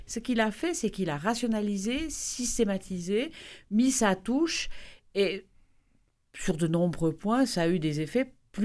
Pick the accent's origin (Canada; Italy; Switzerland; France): Switzerland; Mais en tant que Suissesse, j'aurais peut-être une position à laquelle des Français ne penseront pas.